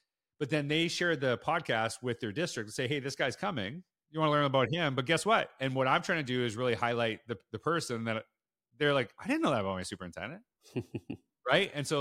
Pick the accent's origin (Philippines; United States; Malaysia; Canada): Canada; And weirdly enough, I grew up in Canada as a super diehard New York Islanders fan